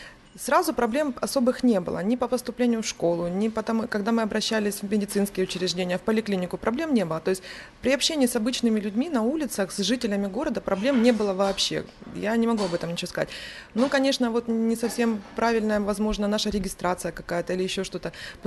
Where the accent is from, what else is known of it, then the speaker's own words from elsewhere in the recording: Donetsk, Donetsk Oblast, Ukraine; now in Zaporizhzhia, Ukraine; Мы думали, мы побудем там пару недель, и все нормально, мы вернемся в свой Донецк.